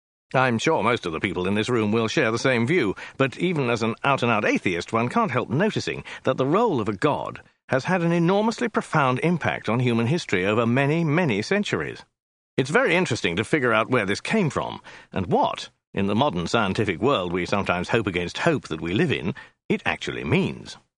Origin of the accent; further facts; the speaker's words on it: Cambridge, East of England, United Kingdom; born there; I was born in Cambridge in 1952